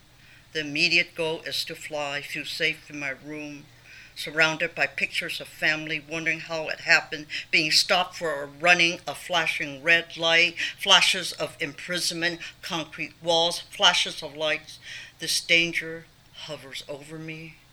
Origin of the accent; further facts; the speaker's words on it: Oakland, California, United States; not liking, not valuing my own identity as a Chinese woman growing up in Oakland, California, and how I was influenced by the media, thinking that I should be white.